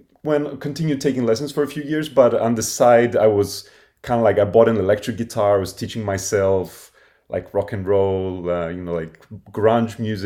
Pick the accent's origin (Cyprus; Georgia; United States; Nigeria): Cyprus; So I was born and raised on the Mediterranean island of Cyprus. So my heritage is Greek Cypriot. And so growing up there, exposed to the local music of the island, which is Greek as well as Middle Eastern.